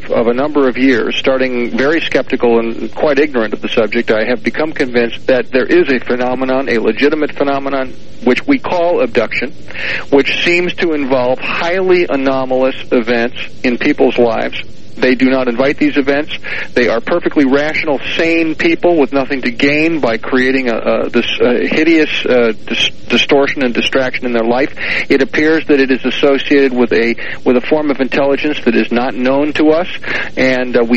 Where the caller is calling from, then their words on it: Allentown, Pennsylvania, United States; Allentown, Pennsylvania.